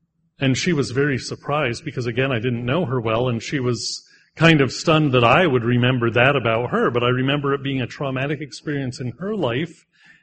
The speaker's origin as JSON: {"language": "English", "region": "Pennsylvania", "country": "United States", "tie": "born or raised there", "also_born_or_lived": "Missouri / Wisconsin / Texas / Delaware", "said": "I grew up in Northeast Pennsylvania, but then my family moved to Southeast Pennsylvania, then to Missouri, then back to Central Eastern Pennsylvania, then to Wisconsin, then to Texas, then to Delaware, then back to Pennsylvania."}